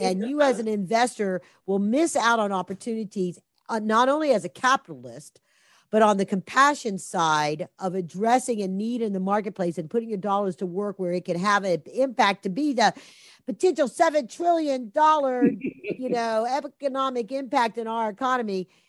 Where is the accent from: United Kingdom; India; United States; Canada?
United States; the South; accent: Southern; we Southerners, I'll throw on my little Southern accent now. We Southerners are judged by our accent sometimes